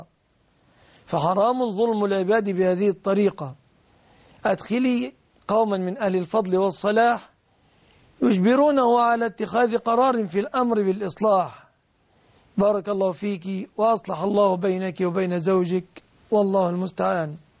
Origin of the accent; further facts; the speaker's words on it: Egypt; هذا في التوصيف العرفي في بلادنا مصر لا يقال فقير